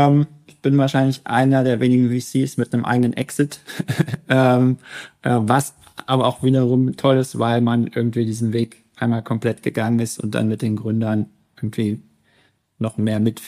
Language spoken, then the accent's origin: German; Frankfurt, Hesse, Germany; also born or lived in Kiel / Bonn / Washington DC; und dann wirklich die Jugend in Frankfurt, in der Nähe von Frankfurt verbracht.